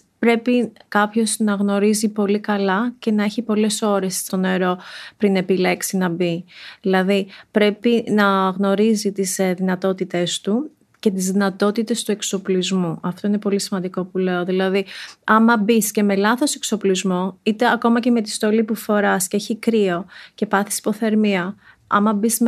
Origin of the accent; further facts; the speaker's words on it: Greece; born there; Είμαι πολύ τυχερή επειδή γεννήθηκα στην Ελλάδα